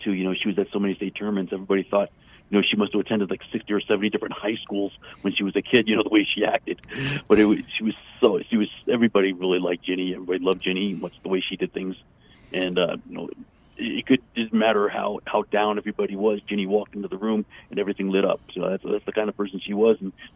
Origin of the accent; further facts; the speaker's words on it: Evergreen, Colorado, United States; Cindy Wittebort from my hometown of Evergreen, who I grew up with her and her family.